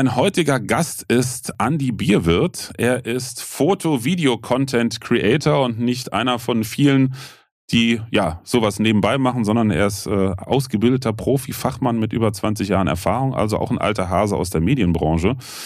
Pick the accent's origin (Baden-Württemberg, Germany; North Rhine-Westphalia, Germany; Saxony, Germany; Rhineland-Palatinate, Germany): Rhineland-Palatinate, Germany; Bitburg; born there; Ich bin ja witzigerweise in Bitburg geboren.